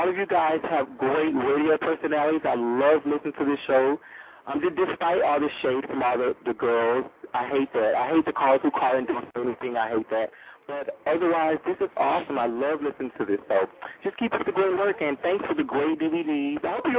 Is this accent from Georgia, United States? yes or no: yes; Atlanta, Georgia, United States; I'm actually from Atlanta. I went to school in Alabama, so I just kept my number the same.